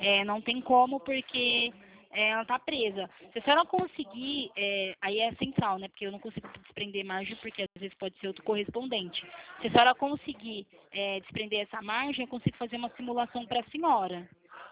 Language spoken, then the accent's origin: Portuguese; Bahia, Brazil; Mas eu sou baiana.